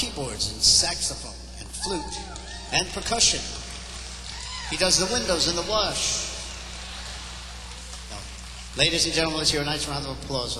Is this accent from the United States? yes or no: yes; Newark, New Jersey, United States; I grew up in Newark, New Jersey. Yeah. I lived in the projects